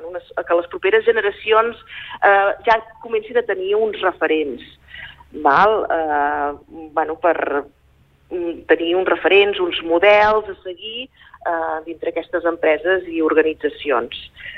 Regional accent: Serra de Daró, Catalonia, Spain; born or raised there

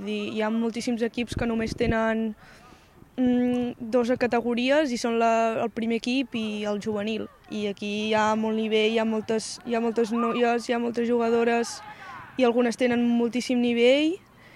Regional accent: Celrà, Catalonia, Spain; Jo sóc de Celrà, o sigui, faig un trajecte de mitja hora per venir fins aquí

